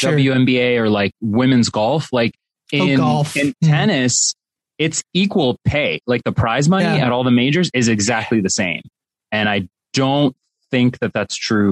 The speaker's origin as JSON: {"language": "English", "town": "Queens", "region": "New York", "country": "United States", "tie": "born or raised there", "said": "But I grew up in Queens, like just a couple of miles from where they play the US Open."}